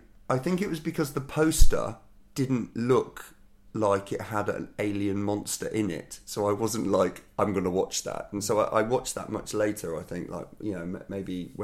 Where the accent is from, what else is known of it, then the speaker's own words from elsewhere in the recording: Dubai, United Arab Emirates; The weird thing about growing up in Dubai is a lot of the videos were pirated that we could get there